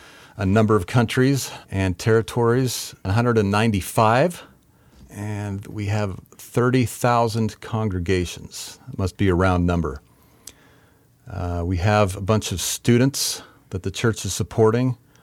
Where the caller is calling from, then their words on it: Kansas, United States; I'm recording from Kansas.